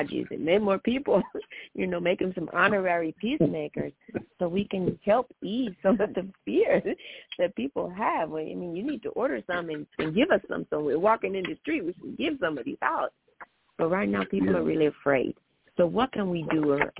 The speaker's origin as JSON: {"language": "English", "town": "St. Louis", "region": "Missouri", "country": "United States", "tie": "born or raised there", "said": "you and I both, you know, St. Louis. But you know, we grew up in the Midwest, where you learn how to shoot a weapon before you can even ride a two-wheeler good."}